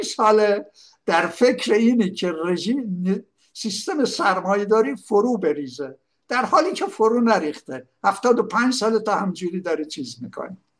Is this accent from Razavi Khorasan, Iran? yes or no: no; Khuzestan, Iran; من چون تو رودخونه کارون تمام بچگیم اونجا شنا کردم و میدونم تبدیل به یه جوب شده.